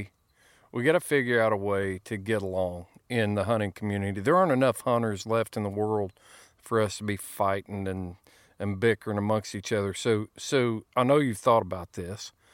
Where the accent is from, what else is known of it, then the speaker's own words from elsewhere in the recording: Indiana, United States; when I was a kid growing up in Indiana, nobody cared if I was hunting